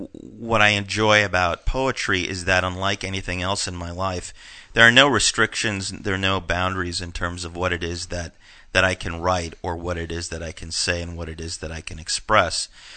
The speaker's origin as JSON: {"language": "English", "country": "United States", "said": "Well, we're American."}